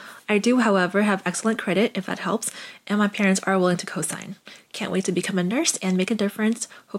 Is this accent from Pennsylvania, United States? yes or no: no; California, United States; I am from the Bay Area, California.